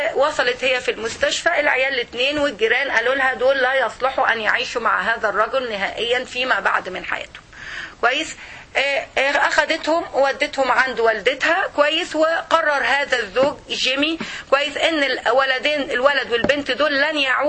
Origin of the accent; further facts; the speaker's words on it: Egypt; في بعض الاحيان عندنا في مصر المدارس الحكوميه بيبقى فيها مشكله، التعليم بيبقى فيها تعبان